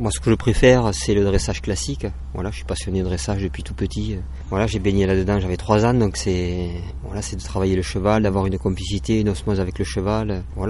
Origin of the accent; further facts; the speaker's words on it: Montpellier, Occitanie, France; also born or lived in Carcassonne / Limoux; moi je suis né à Montpellier, j'ai grandi dans le sud, j'ai évolué à Carcassonne, à Limoux, voilà, tout ce coin-là, c'est mon pays